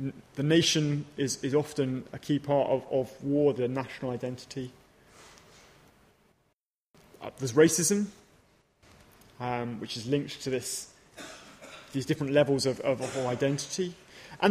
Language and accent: English; England, United Kingdom; I'm British, I'm English, I speak English. Ethnically, I'm Anglo-Indian.